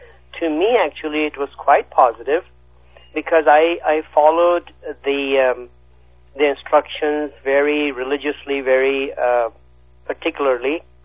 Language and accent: English; Pakistan; when I was growing up in Pakistan